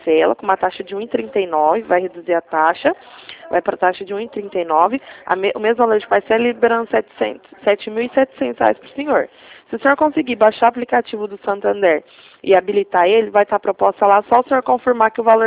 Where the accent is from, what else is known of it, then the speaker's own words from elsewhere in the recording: Ribeirão Preto, São Paulo, Brazil; eu sou de Ribeirão Preto.